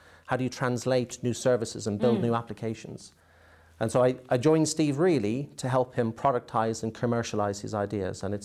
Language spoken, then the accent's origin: English; Ireland; I grew up in Southern Ireland. We were a rural family, lived by the sea.